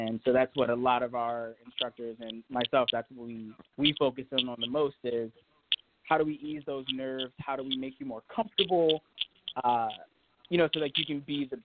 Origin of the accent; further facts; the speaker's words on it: Washington, District of Columbia, United States; Yeah, so as someone who's, you know, from Washington, D.C., born and raised in Northeast, one of the biggest things for me was not being shy, learning how to speak for myself.